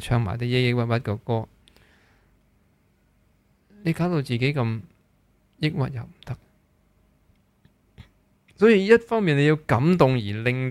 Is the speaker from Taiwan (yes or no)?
no; Hong Kong; 为什么我们香港人要这么要在这些时间去看一些这么仇恨啊